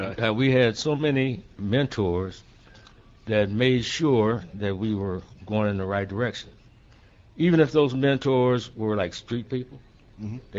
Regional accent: Omaha, Nebraska, United States; You know, my neighborhood and growing up in South Omaha, a melting pot where you, of a neighborhood wherein you got an opportunity to interact with all ethnic groups.

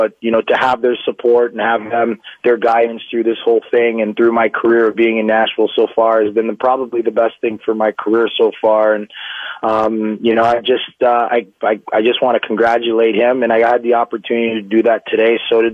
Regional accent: Toronto, Ontario, Canada; I'm from Toronto

